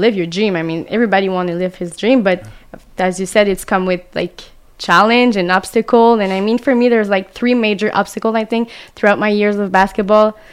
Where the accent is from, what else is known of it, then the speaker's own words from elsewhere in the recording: Aylmer, Quebec, Canada; I grew up in a town. It's called Elmer. It's near Ottawa.